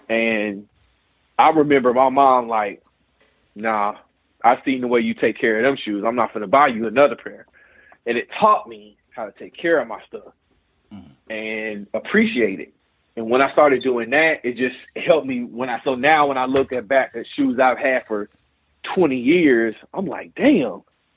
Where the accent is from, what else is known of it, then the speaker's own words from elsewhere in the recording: the South, United States; That was the way we was raised in the South.